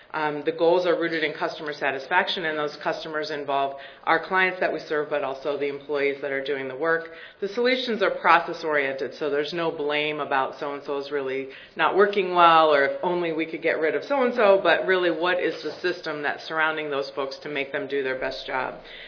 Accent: Michigan, United States; So I'm from Berrien County, Michigan, which is the southwest corner at the tip of the arrow there

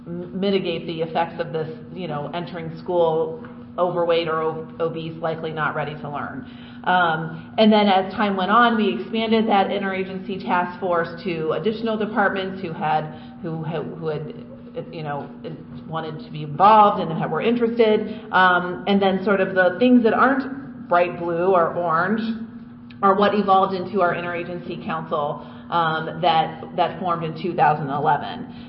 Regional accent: Chicago, Illinois, United States; All right, quick hi … from Chicago

